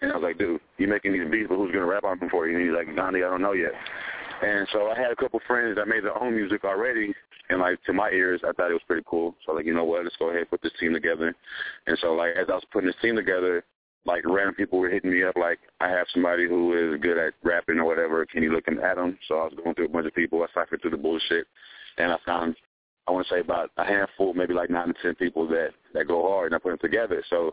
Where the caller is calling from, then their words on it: Fort Worth, Texas, United States; I just drove across the whole state yesterday from this little bitty town called Alpine, and it took about 8 hours to get to Fort Worth, where I'm at right now.